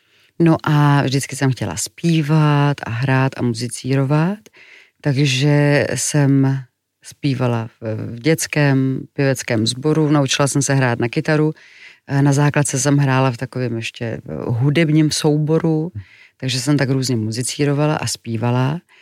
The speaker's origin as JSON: {"language": "Czech", "town": "Klášterec nad Ohří", "region": "Ústí nad Labem Region", "country": "Czechia", "said": "my jsme pocházeli vlastně z Klášterce, ale v Mostě jsem studovala a proto jsem musela být na internátě."}